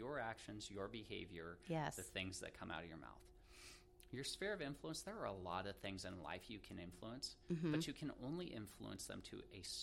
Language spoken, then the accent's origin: English; Elma, Washington, United States; So I went to high school in Elma, Washington.